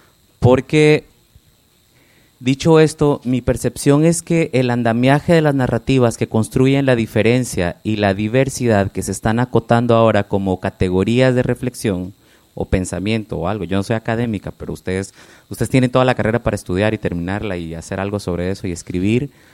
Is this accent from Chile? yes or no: no; Colombia; Sí, soy colombiano, soy afrocolombiano, soy indígena colombiano y como frijoles vivo en la ciudad